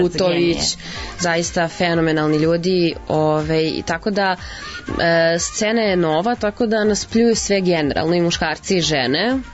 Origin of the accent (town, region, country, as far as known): Serbia